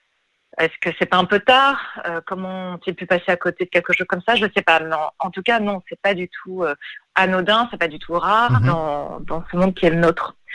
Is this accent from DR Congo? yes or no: no; France; À mon époque, les années 90 ou 90, j'aime beaucoup les termes 90 en tant que française.